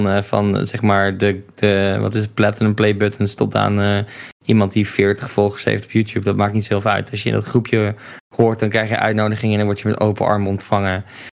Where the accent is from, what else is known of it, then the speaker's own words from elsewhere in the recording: Netherlands; Ik ben gewoon een Nederlander.